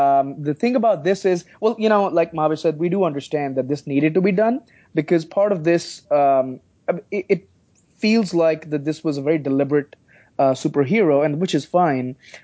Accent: Pakistan; now in United States; I am a science fiction and horror writer. I'm originally from Pakistan, and currently I'm resident in Florida.

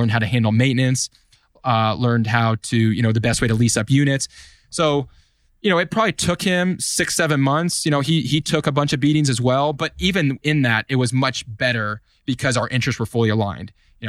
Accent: Des Moines, Iowa, United States; You know, so I'm from Des Moines. So, you know, some of my friends that I grew up with now are commercial brokers.

